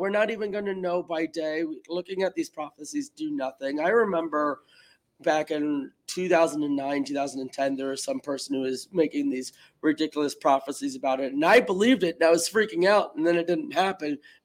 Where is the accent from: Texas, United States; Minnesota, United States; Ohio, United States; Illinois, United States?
Texas, United States; So this eclipse in Texas, we're from Texas and she lives in Texas.